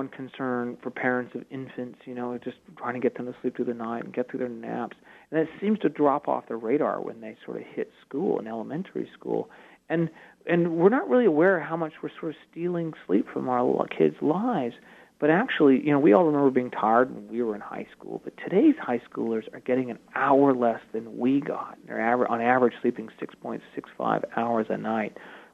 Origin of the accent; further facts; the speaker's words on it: Seattle, Washington, United States; as a child of integrated schools, when I grew up in Seattle, it was interesting to hear this very different science on it.